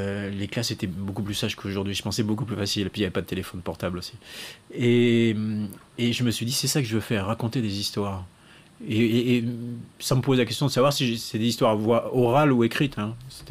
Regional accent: Montréjeau, Occitanie, France; Moi, j'ai grandi à Montrégeau, 2000 habitants, au pied des Pyrénées.

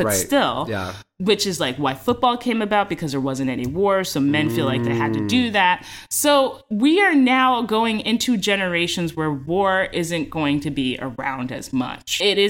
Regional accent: United States; And I'm just an American Yahoo.

